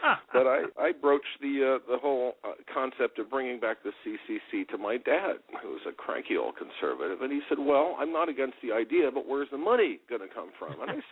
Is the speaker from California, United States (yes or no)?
yes; San Francisco, California, United States; now in St. Louis, United States; I'm originally from San Francisco, but I've been stuck in St. Louis for a long time